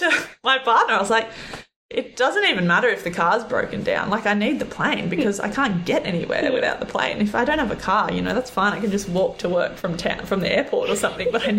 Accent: New South Wales, Australia; No, not a farm. I mean, it was a bit of a hobby farm, probably. It was 40 acres in the Blue Mountains. We had horses and sheep and goats and chooks and dogs.

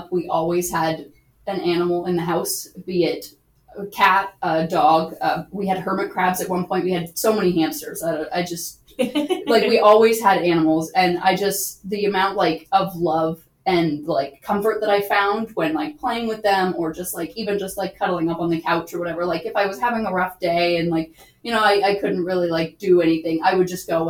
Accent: New Brunswick, Canada; ever since I grew up in New Brunswick and they're still in New Brunswick.

